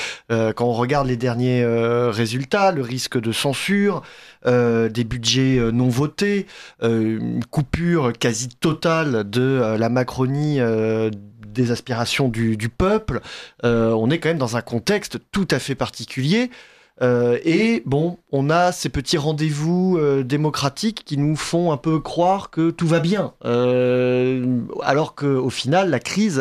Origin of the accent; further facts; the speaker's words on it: Bourgogne-Franche-Comté, France; Je sais que chez moi, en Saône-et-Loire, il y a des villes de 10 000 habitants, de 15 000 habitants